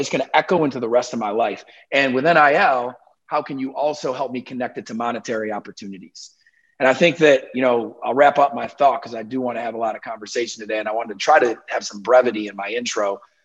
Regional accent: Syracuse, New York, United States; I'm actually from Syracuse, New York.

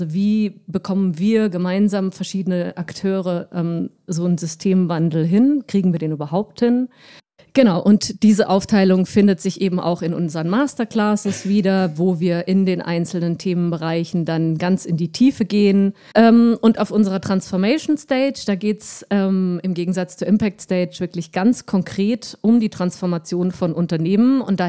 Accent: Saarland, Germany; now in Munich, Germany; Ja, ursprünglich komme ich aus dem Saarland, aber ich wohne schon seit sehr langer Zeit in München.

